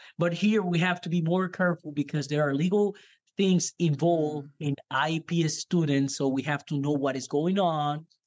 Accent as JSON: {"language": "English", "country": "Dominican Republic", "second_language": "English", "moved": "as an adult", "lives_now": "United States", "said": "I came from Dominican Republic, totally different weather, different people, different social life. And it's been a lot challenging for me to adjust to USA culture"}